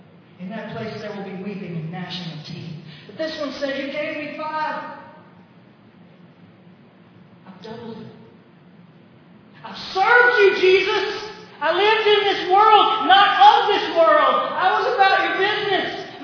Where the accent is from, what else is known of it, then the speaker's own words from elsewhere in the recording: Arkansas, United States; now in Conway, United States; I'm not from Conway. I'm from South Arkansas. I moved here years ago.